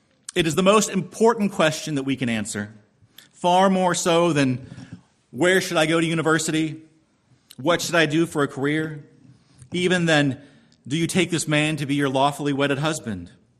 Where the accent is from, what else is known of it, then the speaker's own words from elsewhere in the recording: California, United States; you know, I'm from California.